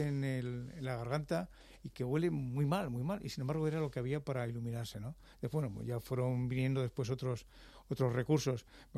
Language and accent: Spanish; Madrid, Community of Madrid, Spain; born there; Yo nací en Malasaña. Nací en la calle Marqués de Santana, entre Pez y Espíritu Santo.